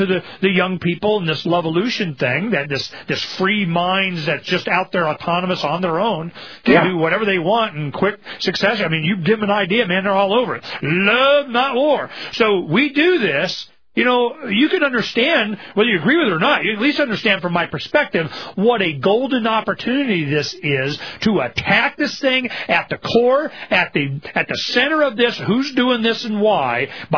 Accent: United States; hey, man, I'm from America. I got American, public education system.

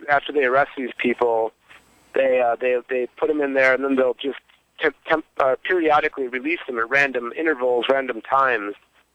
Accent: Rochester, New York, United States; Well, I'm from Rochester, New York, so let's not confuse it.

